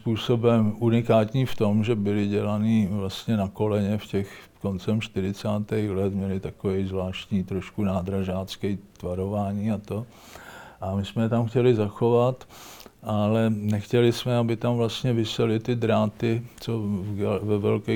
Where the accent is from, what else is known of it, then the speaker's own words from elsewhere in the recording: Prague, Czechia; Já jsem prostě z Vinohrad